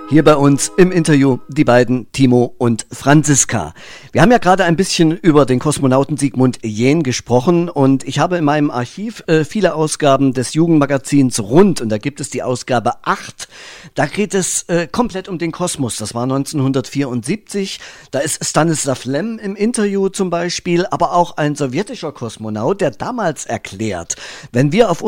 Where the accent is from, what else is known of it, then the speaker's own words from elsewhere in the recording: Thuringia, Germany; ich komme aus Thüringen